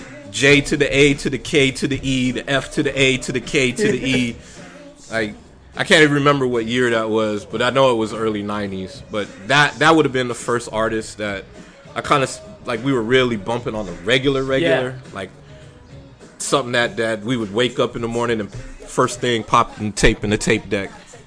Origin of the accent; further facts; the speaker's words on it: San Francisco, California, United States; because, you know, I grew up in the Mission.